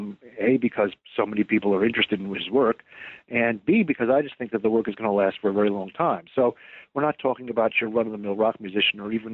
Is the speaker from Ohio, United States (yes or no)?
no; Brooklyn, New York, United States; now in Princeton, United States; but I grew up in New York, actually in Brooklyn Heights